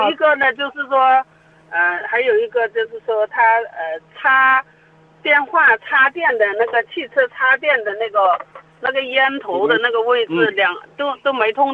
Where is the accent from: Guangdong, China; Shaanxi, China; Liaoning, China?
Guangdong, China; first language Cantonese; Chinese is a second language; 我不知道你能不能听懂我的广东，我的国语